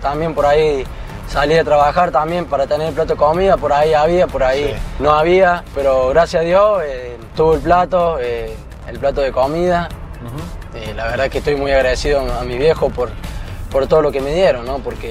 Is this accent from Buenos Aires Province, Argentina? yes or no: no; Córdoba, Argentina; Nací en Córdoba capital. En mi barrio le dicen Barrio Chino. Yo nací cerca del Parque Sarmiento. Ahí había una villa donde después la trasladaron. Ahí donde estaba Barrio Ituzaingó, sí. Allá en Córdoba.